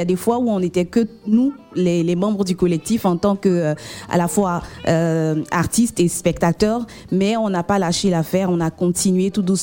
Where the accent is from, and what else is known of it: Côte d’Ivoire